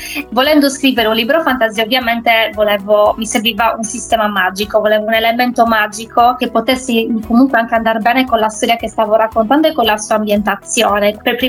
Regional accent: Villacidro, Sardinia, Italy; Io sono di Villa Cidro, sono cresciuta con un po' di storie che riguardavano queste creature

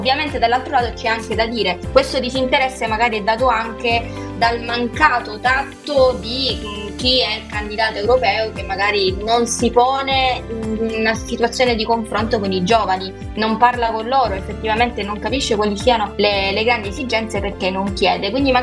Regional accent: Calabria, Italy; L'opinione comune dei ragazzi della mia terra, nei ragazzi calabresi, è effettivamente di disinteresse e di mancata convinzione

